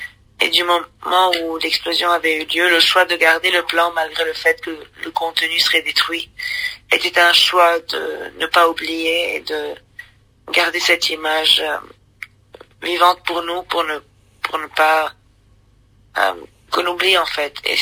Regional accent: Lebanon; cette question qu'on se pose souvent en tant que Libanais, partir ou rester

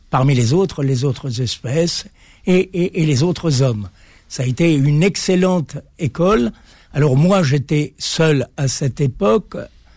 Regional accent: Algiers, Algiers Province, Algeria; born there; je suis né à Alger, dans le port d'Alger.

